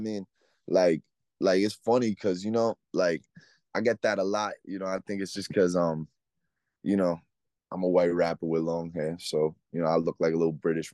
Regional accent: New York City, New York, United States; I love the fact that I walk around in my hood still. I'm from Washington Heights, you know what I mean? I walk around and that shit still feels like New York.

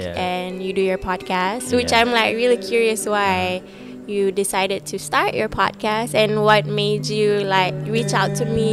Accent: Malaysia; And as a Malaysian as well

